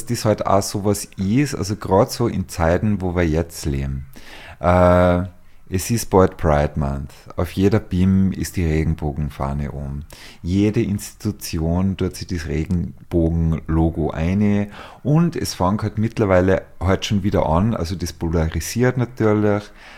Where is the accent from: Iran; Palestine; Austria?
Austria; Tyrol; ich bin in der Nähe von Kitzbühel aufgewachsen